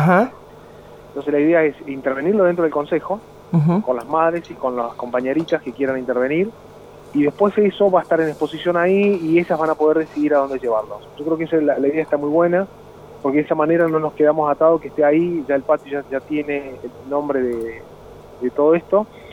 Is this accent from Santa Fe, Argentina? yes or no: no; Villa Mercedes, San Luis, Argentina; also born or lived in Entre Ríos; No, yo soy de Villa Mercedes.